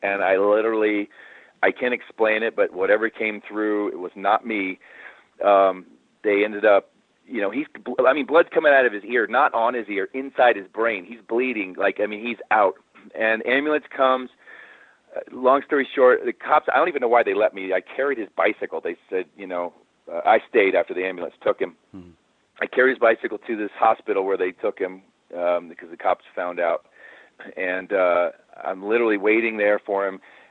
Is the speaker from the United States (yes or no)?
yes; North Carolina, United States; We spend the summers in North Carolina. I mean, I'm from North Carolina. We spend the summers at the beach in North Carolina